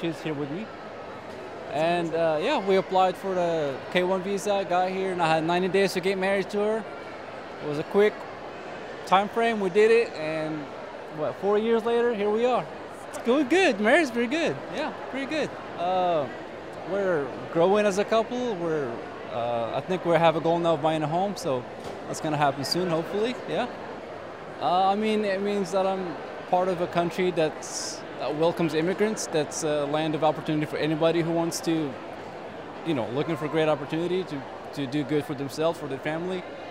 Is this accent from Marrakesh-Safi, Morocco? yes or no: yes; Marrakesh, Marrakesh-Safi, Morocco; now in United States; I came from Morocco. I'm from Marrakesh. I came here on a marriage-based visa.